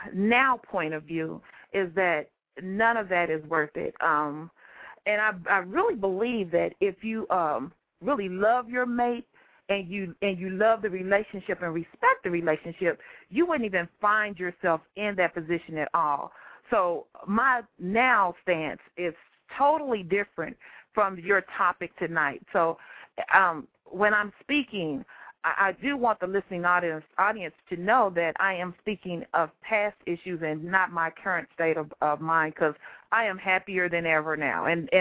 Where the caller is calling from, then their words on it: Missouri, United States; I'm actually calling from the Midwest, from the Missouri area.